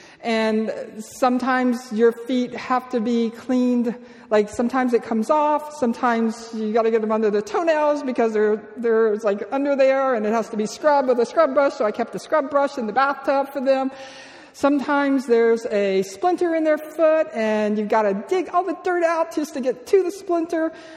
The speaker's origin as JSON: {"language": "English", "region": "Louisiana", "country": "United States", "tie": "born or raised there", "also_born_or_lived": "Costa Rica", "said": "because I was raised in South Louisiana and we never wore shoes."}